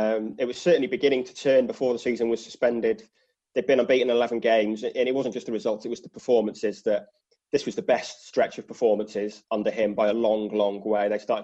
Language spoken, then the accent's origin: English; Shrewsbury, West Midlands, United Kingdom; now in Manchester, United Kingdom; Although I live here now, I'm not from Manchester originally. I'm from a small town called Shrewsbury, so I support them.